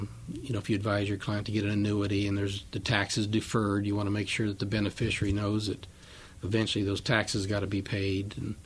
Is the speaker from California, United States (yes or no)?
no; Red Oak, Iowa, United States; now in Knoxville, United States; I grew up down in Red Oak, which is also a county seat town.